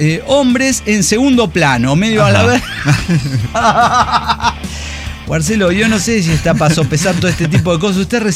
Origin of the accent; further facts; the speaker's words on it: Chile; moved away; los que hablamos más neutral en toda Latinoamérica somos los chilenos, po, weón.